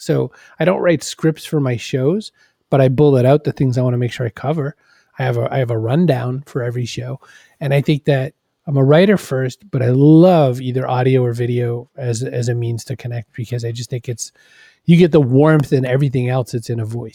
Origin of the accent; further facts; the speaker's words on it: Maine, United States; Because I was a kid growing up in Maine with 3 channels, just like everybody else for a while.